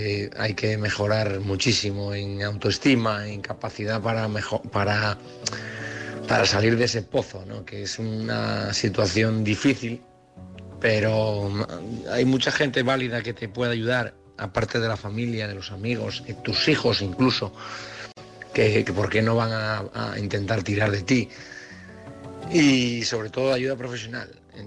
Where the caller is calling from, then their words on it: Oviedo, Asturias, Spain; de Oviedo.